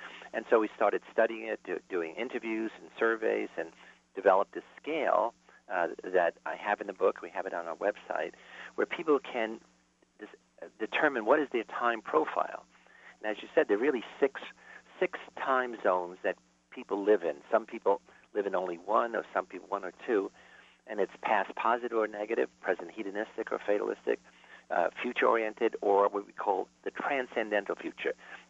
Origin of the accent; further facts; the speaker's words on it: Bronx, New York, United States; my early childhood experience of being a poor kid growing up in the Bronx with a Sicilian family that lived in the total present